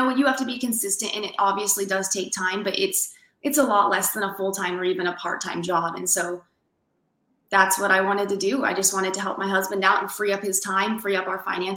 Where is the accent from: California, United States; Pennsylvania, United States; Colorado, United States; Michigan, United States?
Colorado, United States; We're from Colorado. Me and my husband are from Colorado originally.